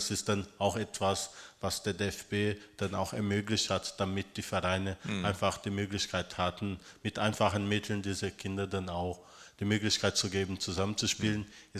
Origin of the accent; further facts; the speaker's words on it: Germany; Wie gesagt, ich bin dort groß geworden in Deutschland.